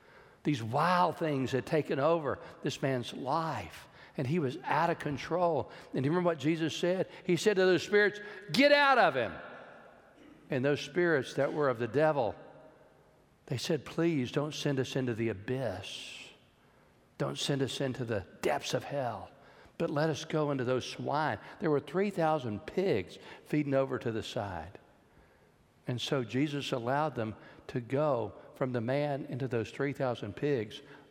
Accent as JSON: {"language": "English", "town": "Georgetown", "region": "Texas", "country": "United States", "tie": "born or raised there", "said": "when I was a kid, growing up in Georgetown, Texas, we used to do strange things for entertainment."}